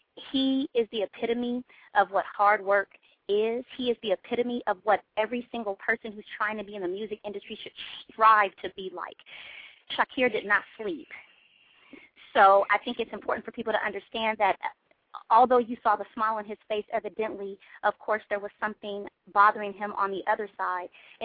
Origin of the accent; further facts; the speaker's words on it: California, United States; I'm from the Bay Area, he's from the Bay Area